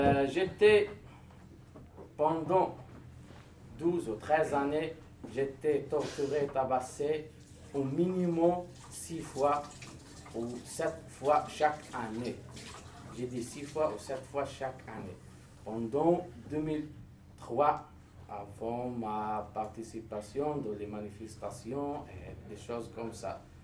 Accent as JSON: {"language": "French", "country": "Western Sahara", "said": "L'occupation marocaine essayait toujours de changer notre information, de changer notre culture, mais nous sommes du Sahraoui en la fin."}